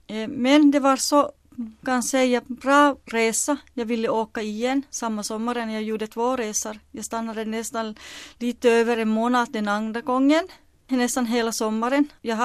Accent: Alahärmä, South Ostrobothnia, Finland; Swedish is a second language; jag kommer från Österbotten. Jag är född i lilla byn i Alahärmä. Jag närmaste katolska kyrka ligger i Tampere Tammerfors i 250 kilometer från Alahärmä, Finland.

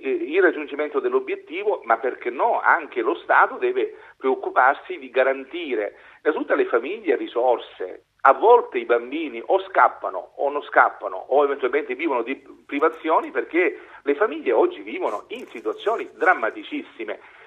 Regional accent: Rome, Lazio, Italy; Immaginate, io provengo da Roma

